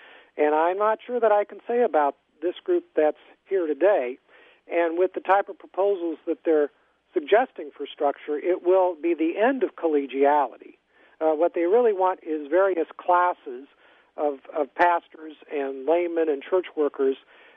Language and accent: English; California, United States; I came from the Silicon Valley in California, and at the time I was growing up, there was a number of non-denominational churches.